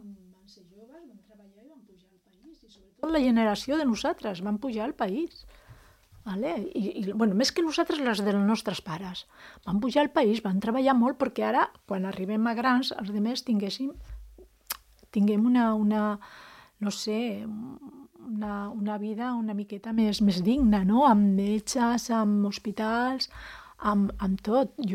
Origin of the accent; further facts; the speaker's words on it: Manises, Valencian Community, Spain; also born or lived in Albacete; Tenia mesos i me van portar, jo he viscut fins als 17 anys a Manises, a València.